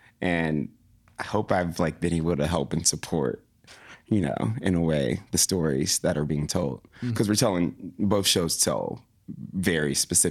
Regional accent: Tallahassee, Florida, United States; I mean, I'm from Tallahassee, Florida. Whoop, whoop, go Florida.

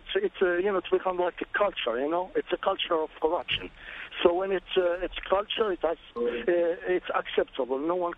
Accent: Morocco; English is a second language; I'm originally from Morocco.

